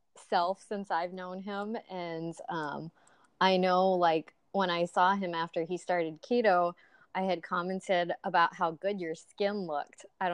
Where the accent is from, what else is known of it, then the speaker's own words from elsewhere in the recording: Hawaii, United States; now in Seattle, United States; I'm from Hawaii originally.